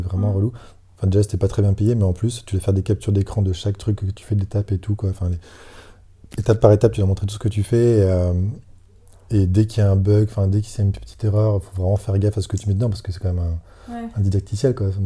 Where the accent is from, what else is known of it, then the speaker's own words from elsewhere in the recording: Dunkirk, Hauts-de-France, France; parce que je suis de Dunkerque à la base